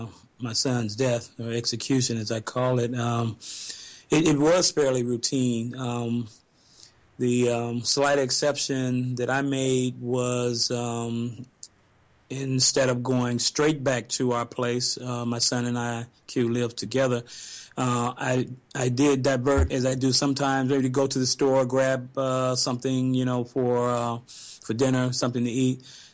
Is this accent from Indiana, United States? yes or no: yes; Gary, Indiana, United States; now in Tennessee, United States; I'm from the Chicago area, Gary, Indiana. It's where I was born and raised, and actually where Q grew up as well.